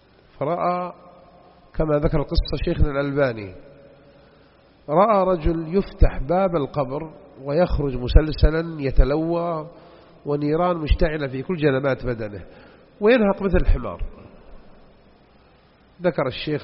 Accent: Jeddah, Makkah Province, Saudi Arabia; عندنا بجدة قاعد معه 30 سنة

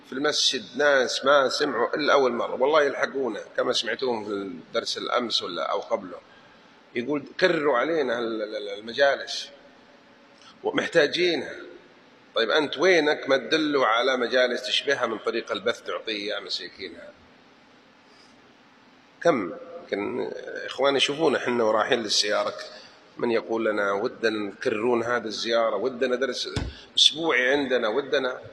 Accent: Jeddah, Makkah Province, Saudi Arabia; أول مرة أنا أدخلها مع أني من أهل جدة

